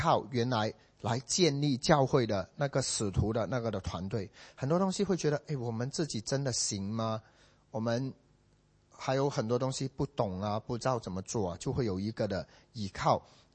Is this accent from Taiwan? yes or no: no; China; now in Singapore; 让我回到我的家乡可以为你做工，回到中国。